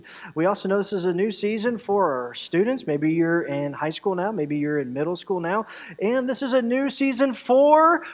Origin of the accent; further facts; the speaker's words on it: Ohio, United States; And I'm originally from Ohio.